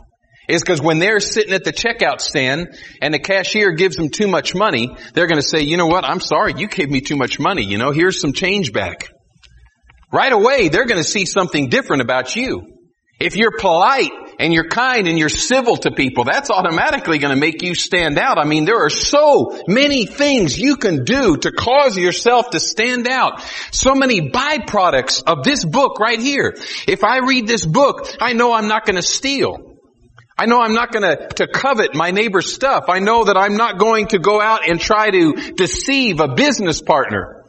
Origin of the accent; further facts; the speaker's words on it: Tucson, Arizona, United States; And I grew up in Tucson and man, there's a lot of hippies in Tucson.